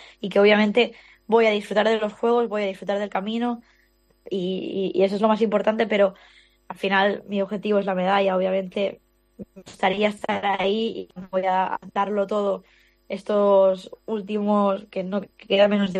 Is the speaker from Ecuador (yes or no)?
no; Tarifa, Andalusia, Spain; first language Catalan; Spanish is a second language; also born or lived in Barcelona; tímida, muy vergonzosa, muy introvertida de Barcelona a la Andalucía profunda en Tarifa, pues que casi no hablaba castellano porque ahí el colegio era en catalán, con mi madre hablaba en catalán.